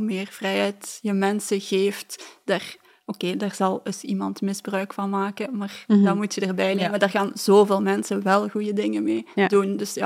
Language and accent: Dutch; Belgium; Want ik denk dat wij daar als Belgen vaak niet trots genoeg op zijn.